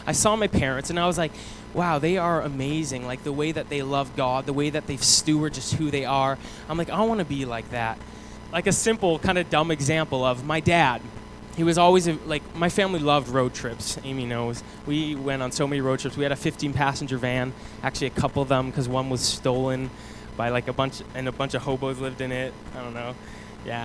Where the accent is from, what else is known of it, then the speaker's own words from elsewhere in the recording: Nova Scotia, Canada; born there; So I was born on May 7th, 1990, in Nova Scotia.